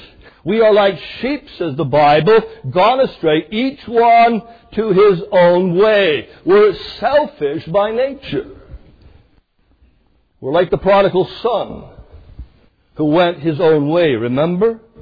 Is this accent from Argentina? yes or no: no; Canada; now in United States; growing up in Canada way back when, in the 1970s and 1980s